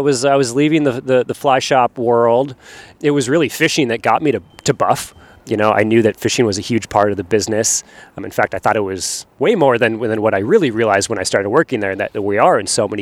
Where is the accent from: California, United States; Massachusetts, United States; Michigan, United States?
Michigan, United States; Marquette; I'm from Marquette, Michigan.